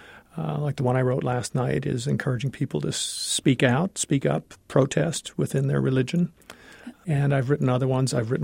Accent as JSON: {"language": "English", "town": "Scranton", "region": "Pennsylvania", "country": "United States", "tie": "born or raised there", "said": "Oh, I grew up in Scranton, Pennsylvania."}